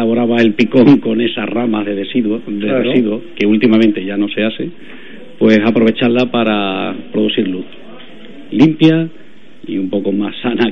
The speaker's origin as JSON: {"language": "Spanish", "town": "Baena", "region": "Andalusia", "country": "Spain", "said": "yo vengo de Córdoba, pero de allí, de Baena, de la zona."}